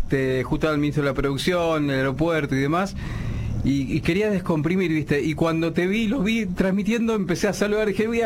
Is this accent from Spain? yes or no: no; Cañada de Gómez, Santa Fe, Argentina; eso tiene que ver mucho con mi infancia, digamos. Yo nací en Cañada de Gómez